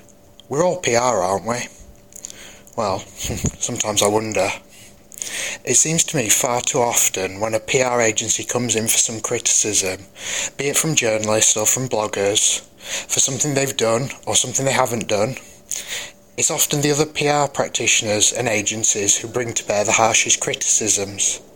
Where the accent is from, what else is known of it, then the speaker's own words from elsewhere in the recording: Sheffield, Yorkshire and the Humber, United Kingdom; I'm from Sheffield.